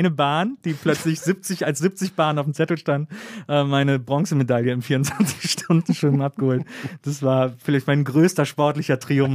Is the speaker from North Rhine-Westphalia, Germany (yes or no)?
yes; Wesseling, North Rhine-Westphalia, Germany; ich komme aus Wesselingen, das ist zwischen Köln und Bonn